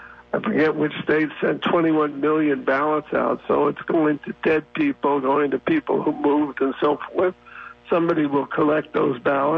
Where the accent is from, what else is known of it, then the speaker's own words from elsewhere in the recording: United States; And I'm an American.